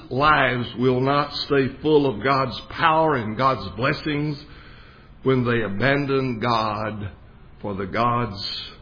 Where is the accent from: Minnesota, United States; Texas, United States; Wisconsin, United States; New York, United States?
Texas, United States; Most of you know by now that I grew up out in West Texas, about 200 miles west of here. It's a hot, dry, arid country.